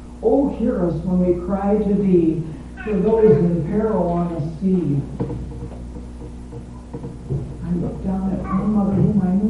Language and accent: English; Minnesota, United States; I moved back home to my home state of Minnesota, where my husband was an intern at the University Hospital.